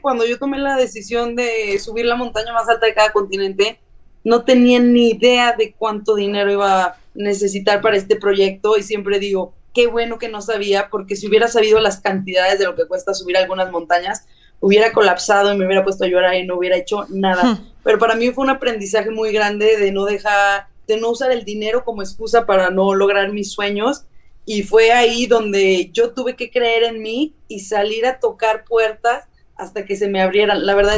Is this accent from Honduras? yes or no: no; León, Guanajuato, Mexico; volé, yo soy de León, Guanajuato, volé de León a Dallas, Doha